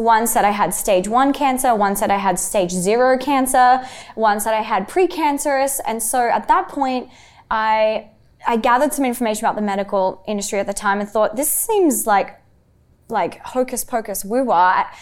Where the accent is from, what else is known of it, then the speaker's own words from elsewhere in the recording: Alice Springs, Northern Territory, Australia; So I grew up in Alice Springs, outback Australia, with a very indigenous rich culture.